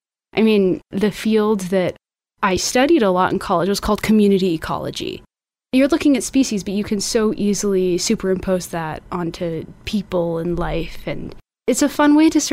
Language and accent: English; Beloit, Wisconsin, United States; now in Armenia; I am a volunteer with Birthright Armenia right now. I'm originally from Beloit, Wisconsin, and I've been in Armenia for a good amount of months at this point